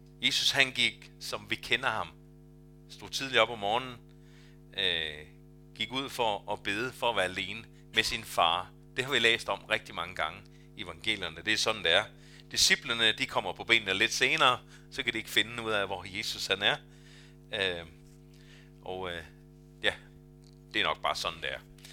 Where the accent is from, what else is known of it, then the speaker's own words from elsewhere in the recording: Argentina; Danish is a second language; now in Denmark; end jeg gør hjemme i Argentina, hvor jeg kommer fra